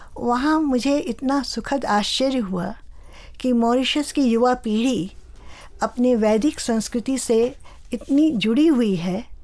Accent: Kolkata, West Bengal, India; मेरा जन्म कोलकाता में हुआ था

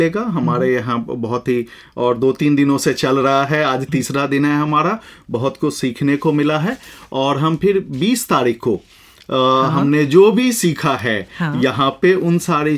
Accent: Bihar, India; moved away as an adult; now in Singapore; मैं भारत में बिहार का रहने वाला हूँ।

